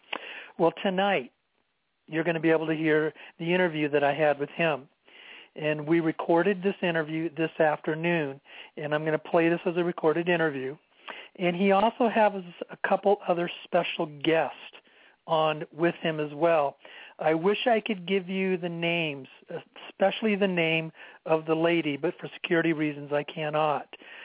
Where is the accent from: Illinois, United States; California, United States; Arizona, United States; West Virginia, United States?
Arizona, United States; Sedona; it was filmed here in Sedona, my hometown where I live.